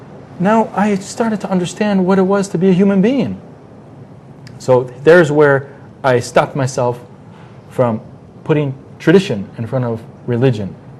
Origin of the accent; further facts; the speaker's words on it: Chicago, Illinois, United States; I'm from Chicago, if I'm going to take a trip down to Florida, there is only one way I can go, and that's I'm living in Chicago